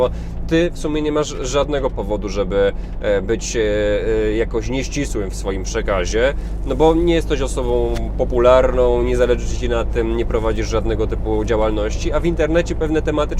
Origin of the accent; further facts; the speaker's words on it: Kraków, Lesser Poland, Poland; A ja z Krakowa.